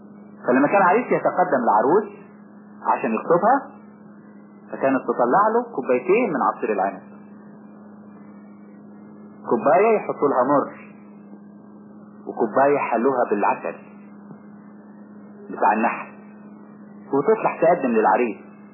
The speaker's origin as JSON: {"language": "Arabic", "country": "Egypt", "said": "عندنا في مصر"}